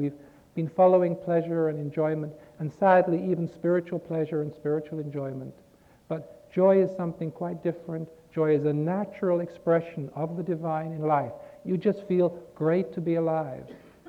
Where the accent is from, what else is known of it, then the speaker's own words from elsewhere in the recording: England, United Kingdom; I know, because I come from England, which is a kind of maybe and it's not worth it anyway culture.